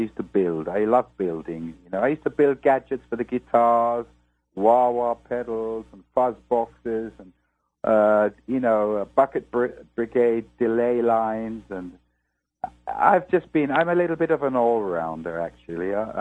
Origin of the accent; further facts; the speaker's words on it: London, United Kingdom; born there; I was born in Islington, in London, North London. And my father was a Nigerian. And my mother was a British woman.